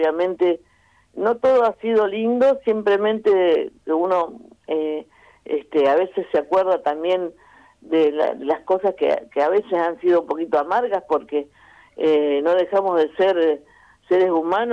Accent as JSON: {"language": "Spanish", "region": "Santa Fe", "country": "Argentina", "said": "me identifica a mí como santafesina"}